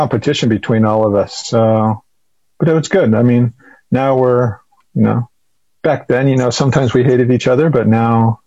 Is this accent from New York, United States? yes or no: no; Portland, Oregon, United States; So born and raised in Portland, went to high school here, went to public school.